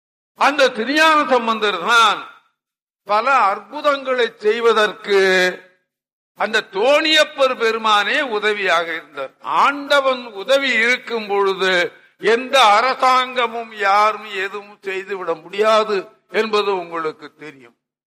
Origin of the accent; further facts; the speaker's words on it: Veerakkan, Tamil Nadu, India; நான் பிறந்த ஊர் நன்னிலத்துக்கு அருகாமையில வீராக்கன் என்று ஒரு கிராமம், அந்த ஊர்ல படித்தேன்.